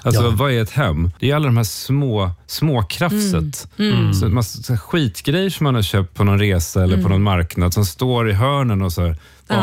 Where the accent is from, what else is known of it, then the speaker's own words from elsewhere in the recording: Sweden; now in United States; när man är utlandssvensk så har man ju verkligen ansträngt sig för att det här ska vara ett trygg plats för barnen